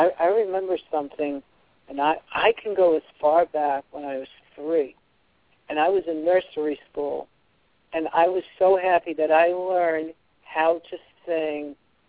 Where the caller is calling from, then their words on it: Louisiana, United States; Calling from Louisiana.